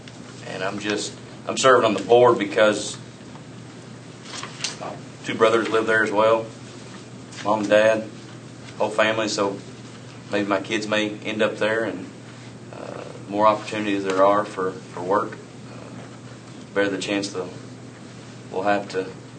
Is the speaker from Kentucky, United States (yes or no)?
yes; Kentucky, United States; I'm from Lincoln County, born and raised in Lincoln County.